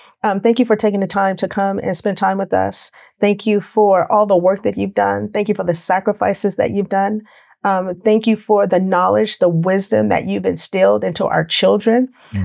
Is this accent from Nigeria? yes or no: no; Texas, United States; You know, I grew up in Texas. And so that's one thing that I think that we're lacking in communities across California, period. I mean, I've lived both in Northern California and Southern California.